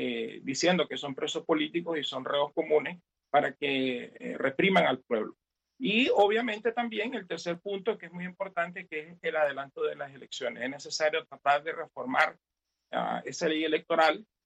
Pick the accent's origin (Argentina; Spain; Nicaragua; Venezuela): Nicaragua; moved away; nosotros como nicaragüenses en el exterior, como diáspora, tenemos un gran reto